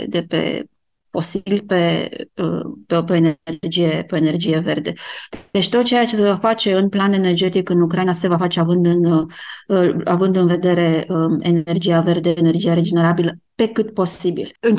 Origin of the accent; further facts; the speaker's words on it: Romania; sau poate mai ales al meu, că sunt româncă